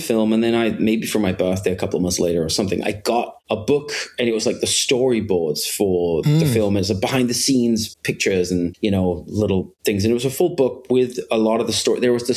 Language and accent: English; Denmark; I grew up in Denmark, and, I just have a distinct memory. I was 13 years old, when this movie came out